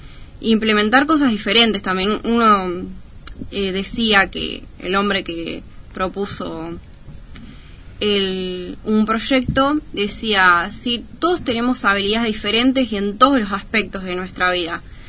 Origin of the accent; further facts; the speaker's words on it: Córdoba, Argentina; born there; nací en Córdoba.